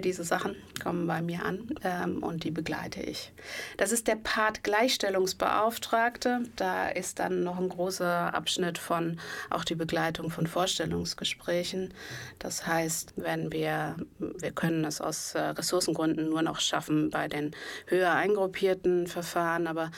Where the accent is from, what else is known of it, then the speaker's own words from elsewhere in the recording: Berlin, Germany; now in Münster, Germany; Ich komme ursprünglich aus Berlin und bin jetzt seit 2019 mit mehreren Stationen einmal quer durch Deutschland in Münster gelandet